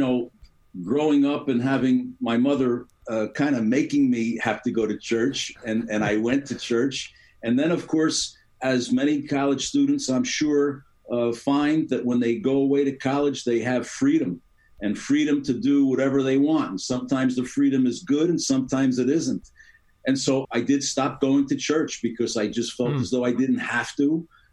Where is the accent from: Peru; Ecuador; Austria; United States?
United States; Belleville, New Jersey; I was born and raised Catholic. I knew nothing else. I grew up in Belleville, New Jersey, and our parish was Holy Family Church in Belleville and Nutley, two community towns.